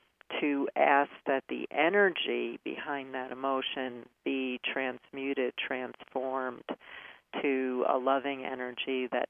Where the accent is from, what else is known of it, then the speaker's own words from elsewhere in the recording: Brooklyn, New York, United States; I grew up in Brooklyn, New York, and, you know, I grew up in a very traditional family